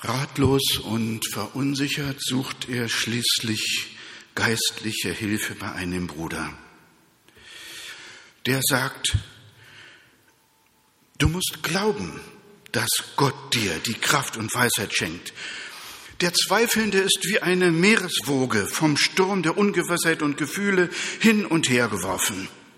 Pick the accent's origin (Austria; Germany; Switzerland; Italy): Germany; Berlin; ich bin Berliner, ja. Ich kann nicht gut Kölsch-Dialekt nachmachen.